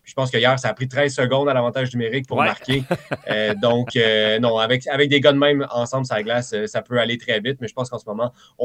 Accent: Terrebonne, Quebec, Canada; Moi aussi, je viens de Terrebonne.

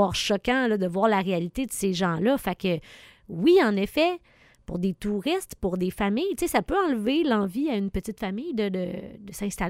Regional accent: Quebec, Canada; Moi, je viens de la Beauce.

